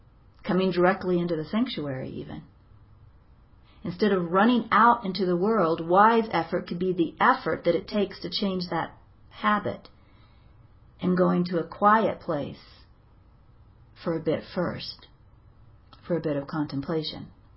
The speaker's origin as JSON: {"language": "English", "region": "the South", "country": "United States", "accent": "southern", "said": "Hear how I went into my southern accent there?"}